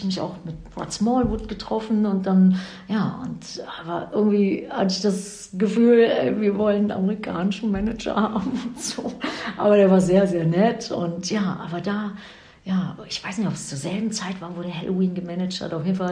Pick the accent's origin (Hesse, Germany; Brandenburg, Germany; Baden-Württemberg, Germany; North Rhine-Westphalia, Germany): North Rhine-Westphalia, Germany; Krefeld; und dann kommen wir aus Krefeld